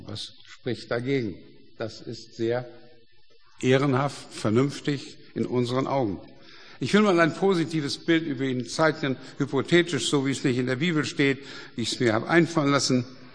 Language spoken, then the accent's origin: German; Germany; Wir leben in einem nie dagewesenen Überfluss in diesem Land und ich rede jetzt von Deutschland. Ich bin Deutscher und gehöre dazu.